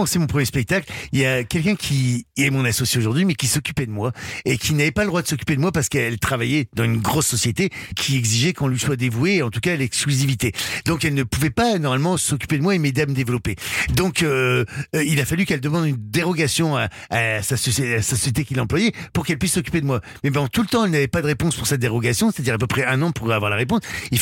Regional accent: Hauts-de-France, France; accent: Ch'ti; je n'étais pas que un fer de lance ch'ti qui hurlait avec mon accent.

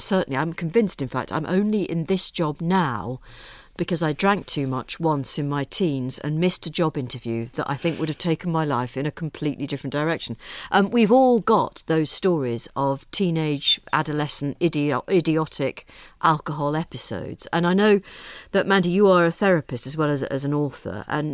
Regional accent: North West England, United Kingdom; I'm not just picking out Teesside particularly. I'm from Merseyside myself.

